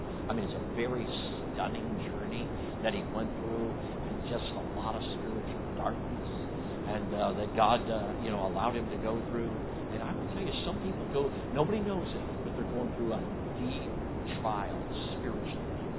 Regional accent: Chicago, Illinois, United States; Okay, but anyway, I grew up in Chicago, and I've never been mugged.

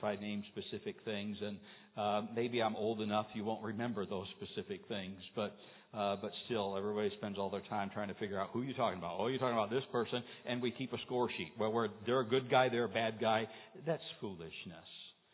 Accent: United States; Now, I'm American, praise the Lord.

